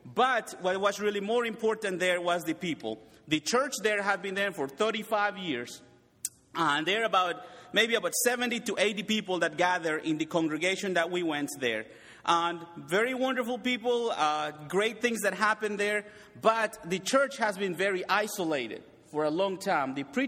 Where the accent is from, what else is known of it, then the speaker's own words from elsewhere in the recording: Mérida, Yucatán, Mexico; It's almost halfway between Merida, where my hometown is, and on the other side is Cancun.